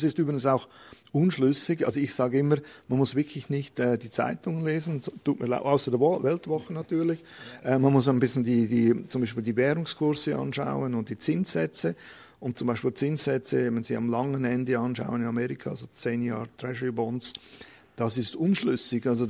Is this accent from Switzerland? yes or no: yes; Switzerland; wir als Schweizer, ich habe immer gemeint, Freihandel heißt keine Zölle.